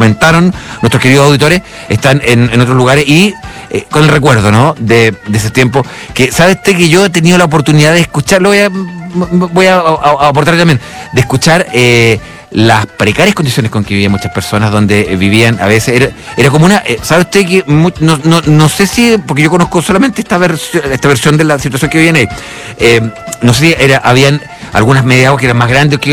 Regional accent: Chile; la historia de nosotros como chilenos

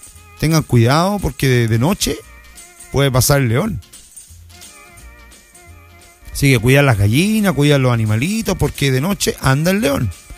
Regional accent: Lota, Biobío, Chile; yo que soy de Lota, nacido, criado y malcriado en Lota

